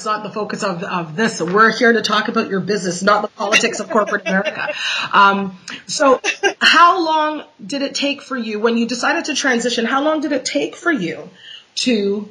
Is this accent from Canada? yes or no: yes; Canada; I'm Canadian and I'm in Canada